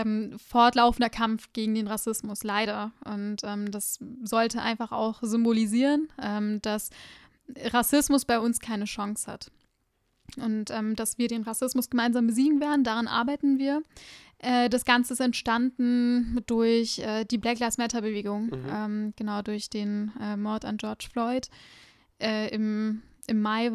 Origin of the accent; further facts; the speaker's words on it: Offenbach, Hesse, Germany; Ich komme aus Offenbach.